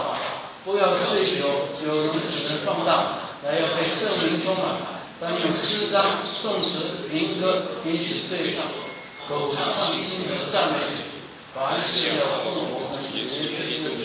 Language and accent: Chinese; China; now in United States; 因为我们东方人、中国人都很认真读书，操练我们的头脑